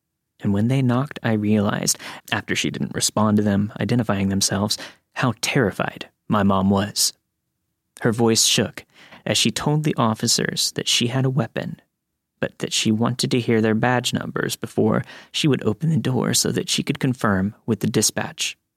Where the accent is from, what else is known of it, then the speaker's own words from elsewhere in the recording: Lockhart, Texas, United States; I grew up in Texas. I still live here, along with my family, that will be mentioned in the story.